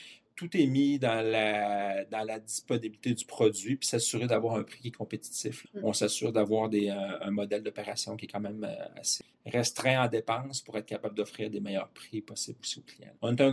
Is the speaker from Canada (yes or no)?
yes; Quebec City, Quebec, Canada; Je suis directeur général de Zanette, succursale de Québec. Je suis natif de Québec, de la Rive-Sud.